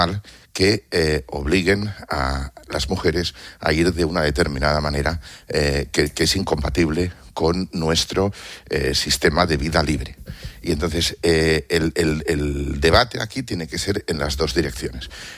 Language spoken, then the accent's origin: Spanish; Spain; nosotros tenemos que respetar como españoles las diferentes confesiones